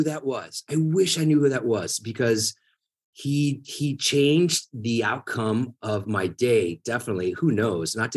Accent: Tampa, Florida, United States; I'm from Tampa.

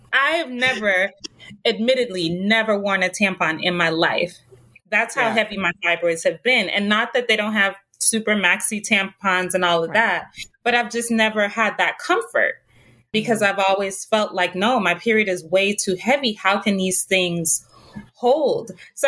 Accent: Jamaica; I'm originally from Jamaica.

